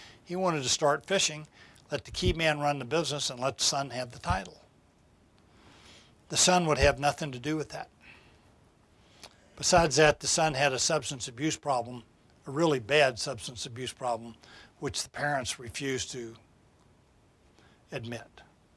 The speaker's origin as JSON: {"language": "English", "region": "Texas", "country": "United States", "tie": "born or raised there", "said": "I grew up in Texas, and in West Texas, and all over the Southwest"}